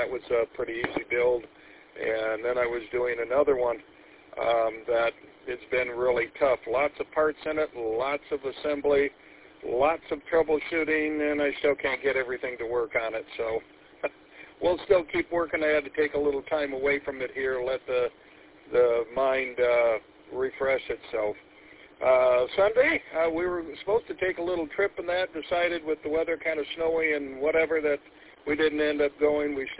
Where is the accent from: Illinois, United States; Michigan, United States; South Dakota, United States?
Michigan, United States; Flint; it was neighbors that we had when we grew up in Flint.